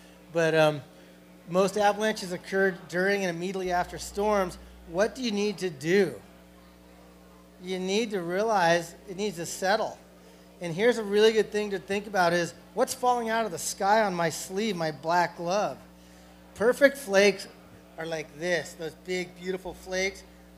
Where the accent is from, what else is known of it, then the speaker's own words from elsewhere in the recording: New Mexico, United States; also born or lived in Colorado; I mean, I'm from New Mexico and Colorado.